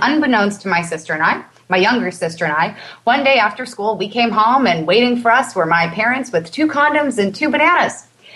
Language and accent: English; Long Island, New York, United States; Now, I grew up in Long Island at this weird blip of a moment in the 80s and early mid-90s